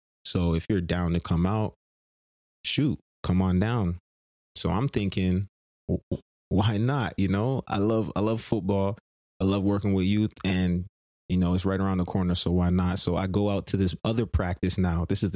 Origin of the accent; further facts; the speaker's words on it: Brampton, Ontario, Canada; because it was in my hometown out in Brampton.